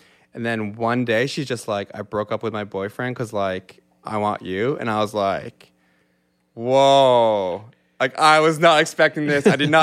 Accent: Yarmouth, Nova Scotia, Canada; now in Halifax, Canada; I grew up in Yarmouth, Nova Scotia, which is 3 hours from where we're sitting right now, in a small Acadian community. I moved to Halifax to go to SMU. So that means I've been like in Halifax for like 20 years now.

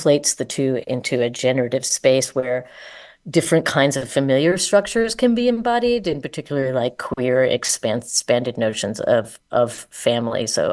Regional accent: Midwest, United States; growing up in the Midwest, inherited a very tedious version of kind of heteronormativity

